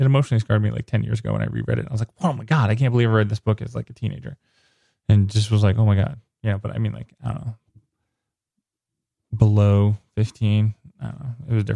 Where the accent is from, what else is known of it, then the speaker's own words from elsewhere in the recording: United States; And I'm from the States.